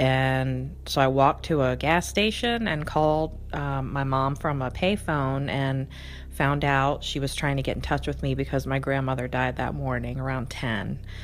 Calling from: Richmond, Virginia, United States; I'm calling from Richmond, Virginia.

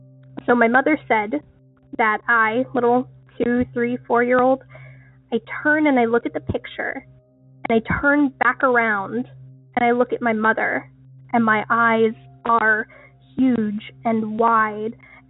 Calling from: Maine, United States; I'm from Southern Maine.

